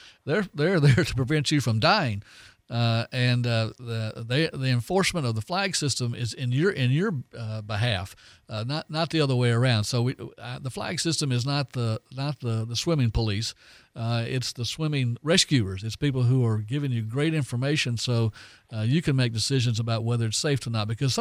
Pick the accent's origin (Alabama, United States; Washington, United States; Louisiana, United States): Alabama, United States; Foley; Dave, when I was a kid, I grew up over in the Foley Orange Beach area